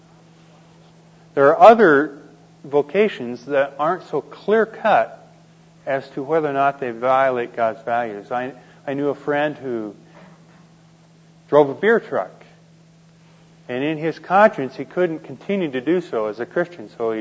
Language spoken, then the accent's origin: English; Midwest, United States; I grew up in the Midwest. Went to the University of Iowa.